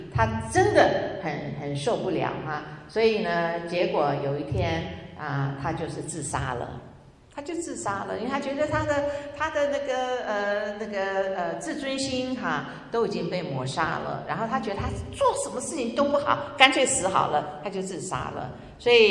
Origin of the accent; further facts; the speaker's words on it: China; 我们中国人尤其是哈啊